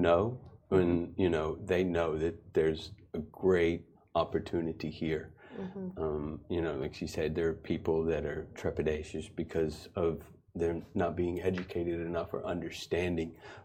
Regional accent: Texas, United States; Yeah, I'm from Texas originally, so Southern hospitality runs through the veins, and my mother taught me well on that aspect.

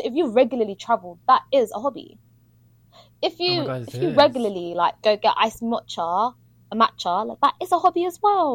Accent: Somalia; Because, like, our parents took us, like, back home, like, to Somalia. Guys, I'm from Somalia, period. Shout out to Somalia.

